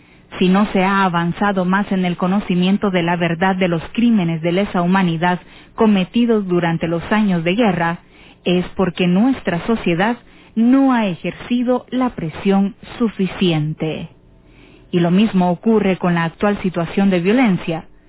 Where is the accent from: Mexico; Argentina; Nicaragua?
Mexico; Compartimos como mexicanos la pena y el sufrimiento de las familias